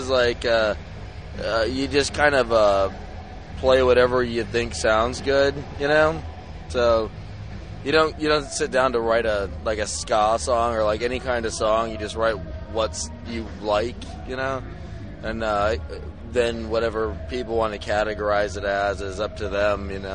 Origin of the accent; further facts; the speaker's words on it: Washington, District of Columbia, United States; we grew up in Washington, D.C., going to shows